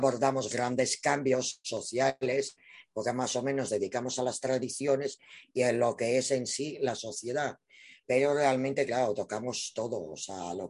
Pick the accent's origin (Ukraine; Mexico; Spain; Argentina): Ukraine; born there; Spanish is a second language; moved away; yo soy ucraniana realmente. A ver, yo he nacido en la Unión Soviética, pero nací en República de Ucrania.